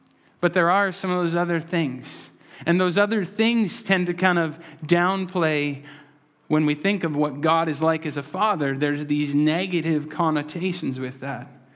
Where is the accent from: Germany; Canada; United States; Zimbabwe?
Canada; Alberta; And I'm from Alberta, and we went to northern Alberta to Whitecourt.